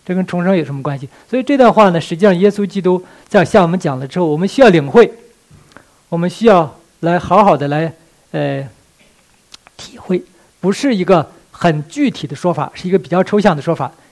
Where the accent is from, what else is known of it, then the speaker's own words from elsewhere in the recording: Northeast China, China; accent: Northeastern; 用我们东北话来讲，我实话告诉你吧